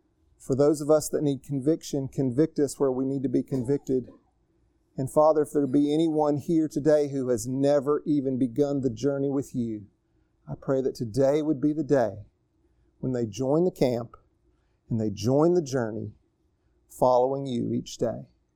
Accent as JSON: {"language": "English", "region": "the South", "country": "United States", "said": "but I'm from the South. So everything God says to me is Southern, okay?"}